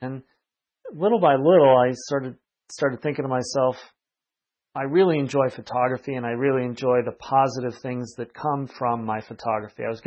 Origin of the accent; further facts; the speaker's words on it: Naperville, Illinois, United States; now in San Diego, United States; No, actually, I'm from Chicago originally. I grew up outside of Chicago in a little town called Naperville.